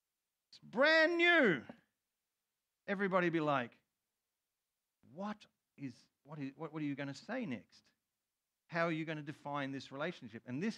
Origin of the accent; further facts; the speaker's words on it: Australia; And therefore, as an Australian overseas, something happens to me, I can appeal to an embassy